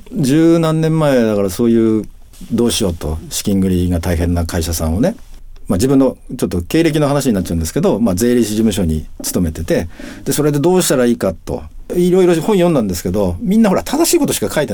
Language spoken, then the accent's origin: Japanese; Sendai, Miyagi, Japan; それで編集担当さんに僕の地元の、まあ、仙台の方に来てもらって